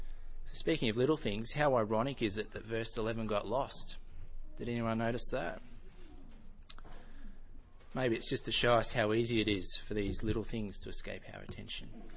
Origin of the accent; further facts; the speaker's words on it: Australia; I don't say it with a yurt because I'm Australian.